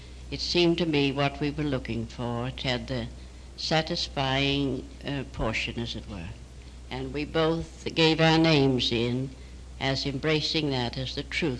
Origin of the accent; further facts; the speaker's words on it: Australia; moved away as an adult; now in Victoria, California, United States; No, Brother. I came from Australia in 1911 with my husband.